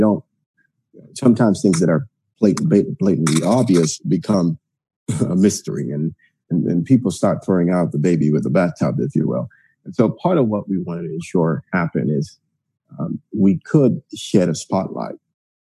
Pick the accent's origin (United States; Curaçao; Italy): Italy; also born or lived in Costa Rica; I was born in Costa Rica, but then grew up in Italy. And so really part of that global diaspora.